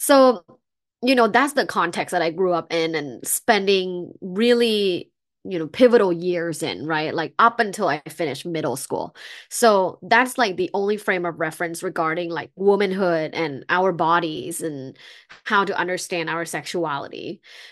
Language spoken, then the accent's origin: English; Bangkok, Thailand; English is a second language; I'm originally from Bangkok, Thailand. I grew up in a very sexually conservative culture.